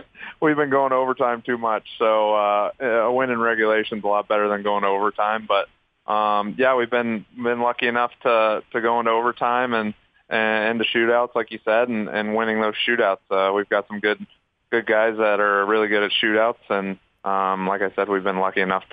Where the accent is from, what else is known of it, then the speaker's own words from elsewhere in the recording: Oklahoma, United States; but obviously a lot different because I'm from Oklahoma.